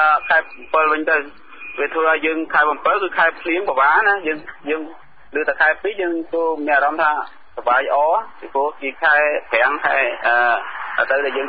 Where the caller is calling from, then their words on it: Phnom Penh, Cambodia; បាទខ្ញុំមកពីភ្នំពេញមកសរមបាទ